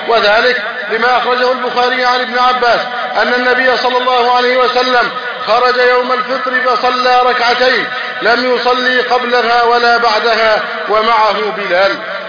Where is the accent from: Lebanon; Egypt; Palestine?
Egypt